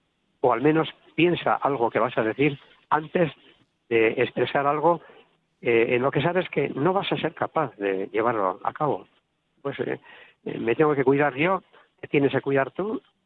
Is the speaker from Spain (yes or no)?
yes; Bermeo, Basque Country, Spain; ofreciendo a mi pueblo, a Bermeo, a Vizcaya, a Euskadi